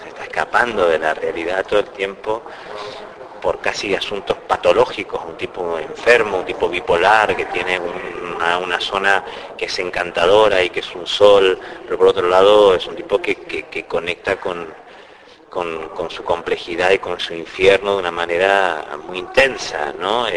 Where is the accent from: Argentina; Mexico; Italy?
Argentina; now in Spain; Yo soy español, tan español como argentino, ¿eh?